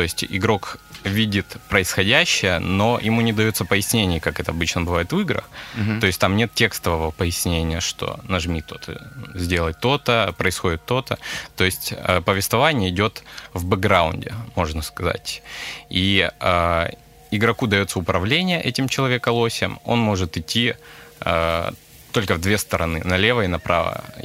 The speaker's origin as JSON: {"language": "Russian", "town": "Perm", "region": "Perm Krai", "country": "Russia", "said": "оба мы из Перми"}